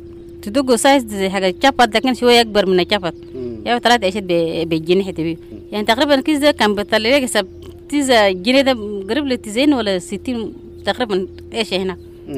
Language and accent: Arabic; South Kordofan, Sudan; now in Uganda; من أبناء جبال النوبة ياو في الكيم في بورولي.